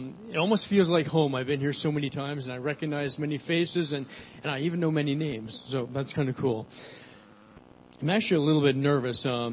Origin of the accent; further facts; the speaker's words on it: Toronto, Ontario, Canada; I'm originally from Toronto.